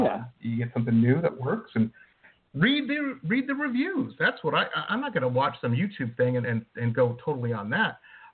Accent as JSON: {"language": "English", "town": "Detroit", "region": "Michigan", "country": "United States", "tie": "born or raised there", "said": "like I said, I grew up in Detroit, so, you know, I grew up around auto"}